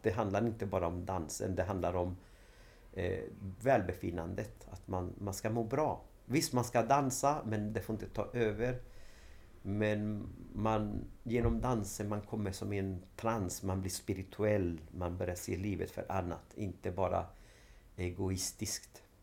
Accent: Sweden; Nej, men jag är från Sverige.

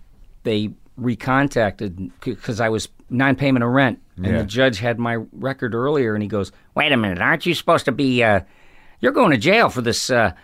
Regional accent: Ireland

